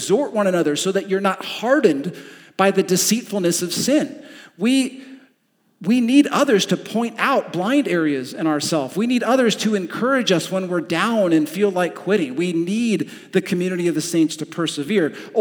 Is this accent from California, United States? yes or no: yes; California, United States; moved away as an adult; now in Michigan, United States; I came from California and I didn't have a shovel, let alone a snow blower